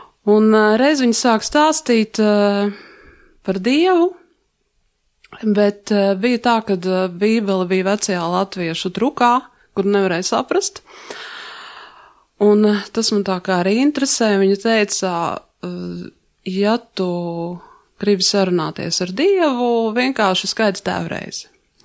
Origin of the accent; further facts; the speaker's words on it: Saulkrasti, Saulkrasti Municipality, Latvia; Piedzimu uzaugu Saukrustos, neesmu no Rīgas.